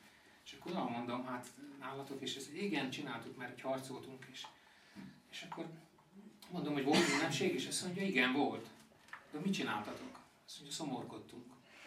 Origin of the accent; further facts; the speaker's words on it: Dunapataj, Bács-Kiskun, Hungary; now in Paks, Hungary; én Dunapatajról származom, most Pakson élek, már ott is otthon vagyok, meg itt is itthon vagyok